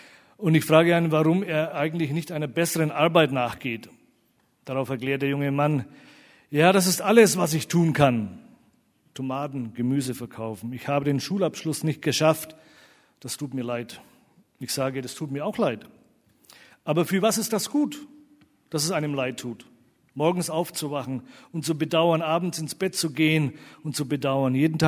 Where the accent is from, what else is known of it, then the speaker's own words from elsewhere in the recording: Bavaria, Germany; So, ich komme aus Franken und die Schwaben sind auch so ähnlich gestrickt.